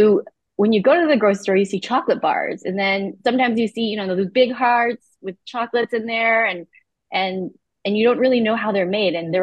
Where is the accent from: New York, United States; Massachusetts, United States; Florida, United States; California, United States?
California, United States; And then growing up in Sonoma County, you know, lots of fresh dairy.